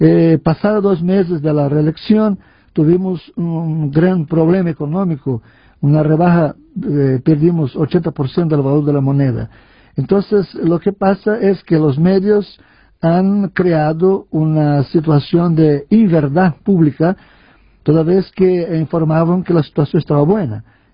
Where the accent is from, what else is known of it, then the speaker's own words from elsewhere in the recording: Brazil; Spanish is a second language; Mira, Roberto, en mi país, yo creo que en América Latina, la relación de los medios de comunicación con la gente es una relación muy festiva.